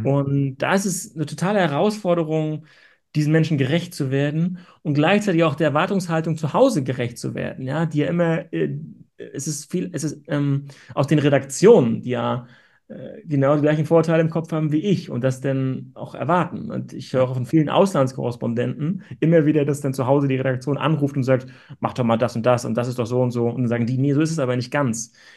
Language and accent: German; East Germany, Germany; born there; Und ich bin in der DDR geboren, aber als die Mauer fiel, war ich 8 Jahre alt.